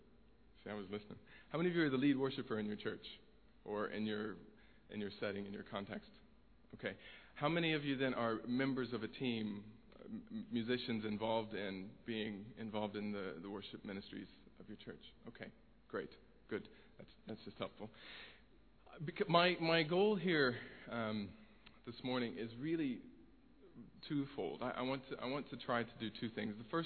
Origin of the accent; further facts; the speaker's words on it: Indianapolis, Indiana, United States; I am American. I grew up in a city called Indianapolis. It's near Chicago, for those of you who are somewhat familiar with that part of America.